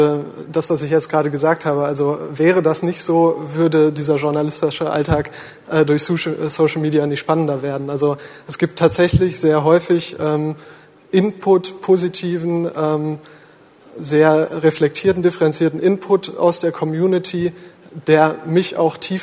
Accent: Bielefeld, North Rhine-Westphalia, Germany; Also ich komme auch aus Bielefeld, noch ein bisschen provinzieller. Ich habe gar nicht in Hamburg studiert, sondern in Bielefeld.

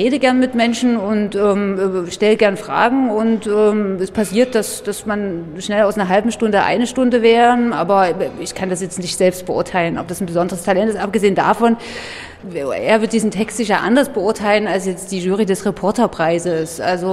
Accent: Saxony, Germany; bin freie Journalistin in Sachsen stationiert, wo ich geboren bin und tatsächlich auch nie für längere Zeit.

